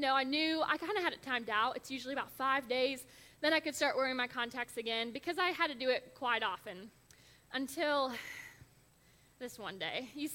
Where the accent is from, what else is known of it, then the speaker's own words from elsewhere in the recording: Findlay, Ohio, United States; also born or lived in Atlanta; But we are both from Ohio, Northwest Ohio. I'm from the Findlay area, and … is from Van Wert.